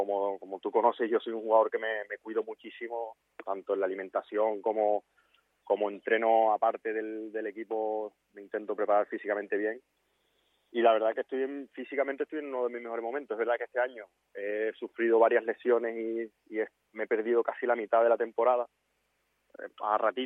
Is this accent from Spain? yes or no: yes; La Puebla de Cazalla, Andalusia, Spain; aparte de mi pueblo, ¿no?, de la Puebla Casalle, de haber podido jugar delante de mi familia y de mis amigos de la Puebla